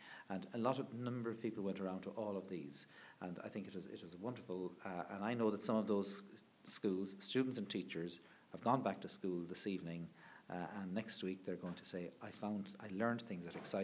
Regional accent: Connacht, Ireland; born there; I was born in County Mayo quite a long time ago now.

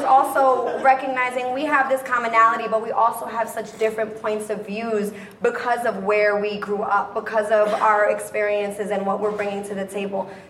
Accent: New York, United States; also born or lived in New Jersey; I'm Puerto Rican from New York, New Jersey.

